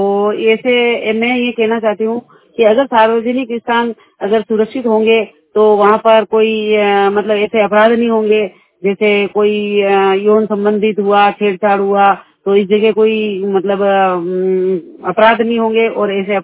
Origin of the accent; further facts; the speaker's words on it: Vallabhnagar, Rajasthan, India; मैं वल्लभ नगर गाँव से हूँ और जिला उदयपुर की रहने वाली हूँ